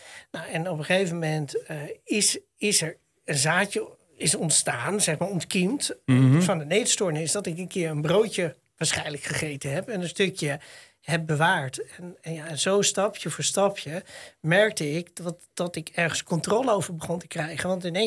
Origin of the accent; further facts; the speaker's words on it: Amsterdam, North Holland, Netherlands; Ik kom uit Amsterdam, mag ik dat soort geintjes.